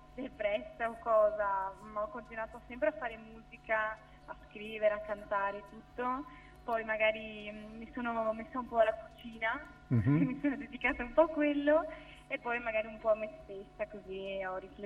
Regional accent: Padua, Veneto, Italy; Allora, io sono una cantautrice, vengo da Padova, ho 18 anni

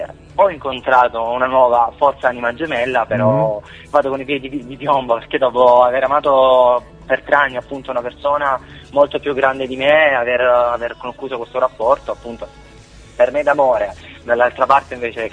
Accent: Novoli, Apulia, Italy; ho 24 anni, quasi, il prossimo 7 di gennaio. E sono di Lecce, della provincia di Lecce, Novoli precisamente

